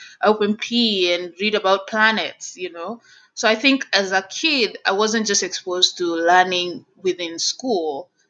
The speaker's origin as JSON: {"language": "English", "region": "Nairobi", "country": "Kenya", "tie": "born or raised there", "moved": "as an adult", "lives_now": "Washington, United States", "said": "We can start from right when I was born and raised in Nairobi, and I went to school in Nairobi all throughout up to college."}